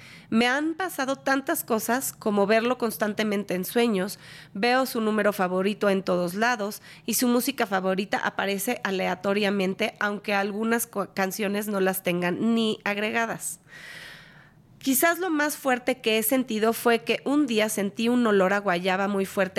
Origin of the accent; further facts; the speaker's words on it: Guadalajara, Jalisco, Mexico; y soy de Guadalajara.